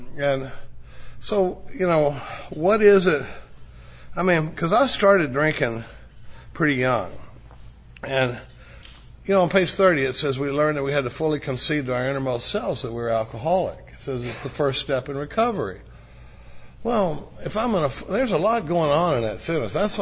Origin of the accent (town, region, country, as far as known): Dallas, Texas, United States; born or raised there